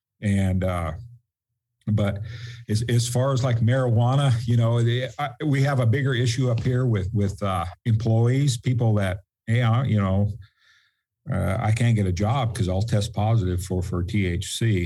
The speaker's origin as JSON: {"language": "English", "town": "Seattle", "region": "Washington", "country": "United States", "tie": "born there", "said": "I was born in Seattle, and I love Seattle."}